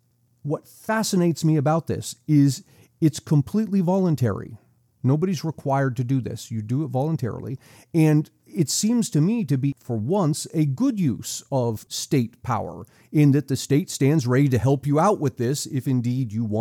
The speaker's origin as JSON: {"language": "English", "region": "Pennsylvania", "country": "United States", "tie": "born or raised there", "said": "My home state of Pennsylvania is considering a bill"}